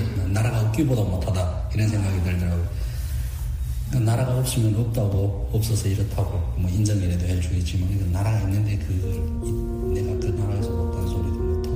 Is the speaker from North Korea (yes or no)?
yes; North Korea; now in South Korea